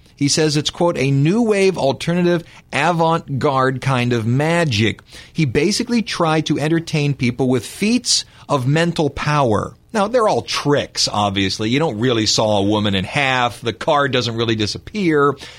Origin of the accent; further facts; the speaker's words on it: Cleveland, Ohio, United States; I know. I'm from Cleveland. I'm supposed to love, love, love baseball.